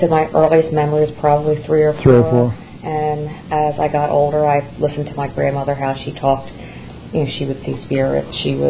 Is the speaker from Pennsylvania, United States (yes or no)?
yes; Pennsylvania, United States; I'm from Pennsylvania.